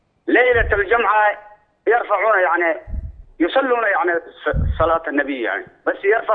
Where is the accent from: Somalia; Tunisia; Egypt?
Somalia; عندنا في الصومال، يعني أنا صومالي،